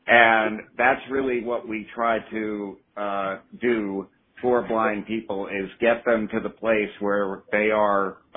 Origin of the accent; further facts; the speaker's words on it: South Carolina, United States; now in Baltimore, United States; And then over the years, I did various volunteer work for the Federation in my home state of South Carolina.